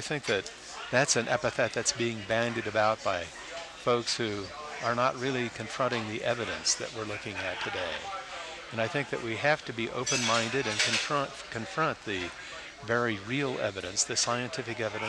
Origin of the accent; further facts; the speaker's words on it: West Virginia, United States; born there; now in Santa Fe, United States; I was born in West Virginia, but I got here as quick as I could.